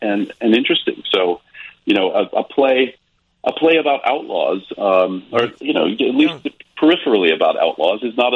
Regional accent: Charleston, South Carolina, United States; also born or lived in New York / Los Angeles; I started doing plays in my hometown, which is Charleston, South Carolina, when I was a kid. And then I went to drama school in New York, and I did a lot of theater in New York.

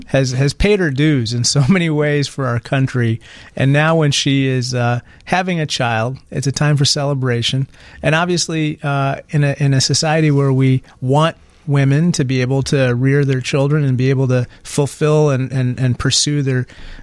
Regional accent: Peoria, Illinois, United States; So I'm from Peoria, Illinois, just like you

